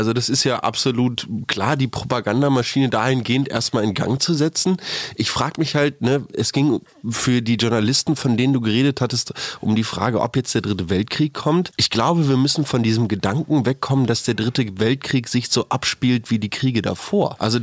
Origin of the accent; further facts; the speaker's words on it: Taiwan; wir fühlen uns als Chinesen, aber wir sind auch sehr bewusst darauf bedacht, zu sagen, wir stammen aus Taiwan und nicht aus China.